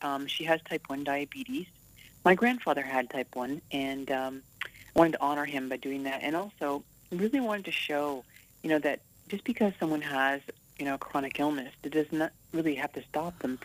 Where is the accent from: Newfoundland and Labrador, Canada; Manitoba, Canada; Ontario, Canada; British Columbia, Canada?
Ontario, Canada; Toronto; born there; also born or lived in Africa / Saudi Arabia / Puerto Rico / Europe; And I lived in Africa, Saudi Arabia, Puerto Rico, Europe, you know, all over. So I was born in Toronto, Canada, but I'm a bit of a child of the world.